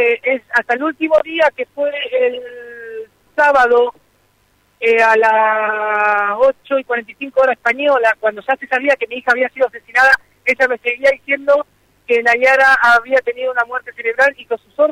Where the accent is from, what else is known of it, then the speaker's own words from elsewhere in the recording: Buenos Aires, Argentina; Yo tengo la doble nacionalidad, soy tanto chileno como argentino. Fui nacido y criado en Argentina, pero tengo padres chilenos.